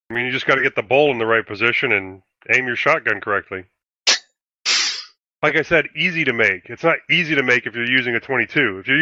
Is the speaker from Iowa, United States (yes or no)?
yes; Iowa, United States; Like, I grew up in Iowa. You know, I spent a lot of my youth in Iowa, and sometimes the only way you ate was went out and shot it.